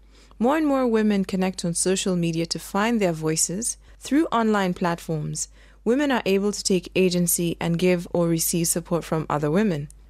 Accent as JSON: {"language": "English", "region": "Nairobi", "country": "Kenya", "lives_now": "Bonn, Delaware, United States", "said": "I'm from Nairobi, Kenya, and being a woman in Kenya's patriarchal society today is very challenging"}